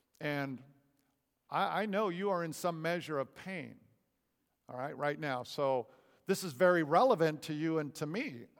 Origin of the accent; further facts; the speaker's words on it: California, United States; You know, I don't often say it, but I grew up in California. Did you know that?